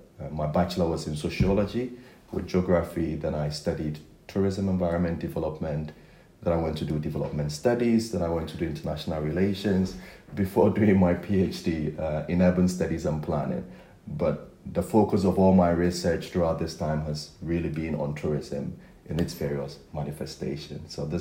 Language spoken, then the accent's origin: English; Ghana; I'm Ghanaian